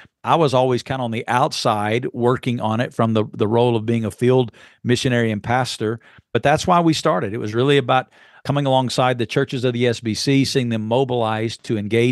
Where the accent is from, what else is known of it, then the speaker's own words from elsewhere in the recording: Bible Belt, United States; Born and raised in the Bible Belt, grew up in a pastor's home